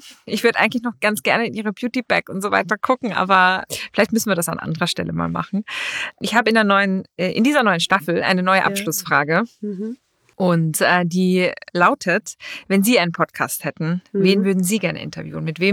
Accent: Austria; Ich bin ja auch Österreicherin.

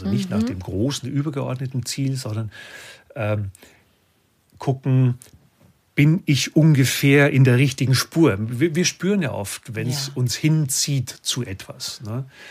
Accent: Bavaria, Germany; In meiner bayerischen Heimat in Niederbayern ist der Stammtisch gewesen.

